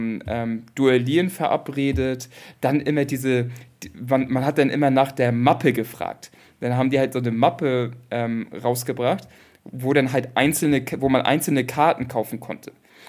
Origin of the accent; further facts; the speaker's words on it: Flensburg, Schleswig-Holstein, Germany; also ich komme ja aus Flensburg ursprünglich, das sind 8000 Bewohner.